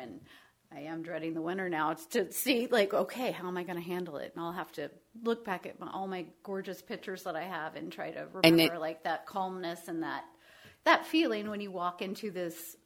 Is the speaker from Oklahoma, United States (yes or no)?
yes; Oklahoma, United States; also born or lived in Colorado; No, I'm actually originally from Oklahoma.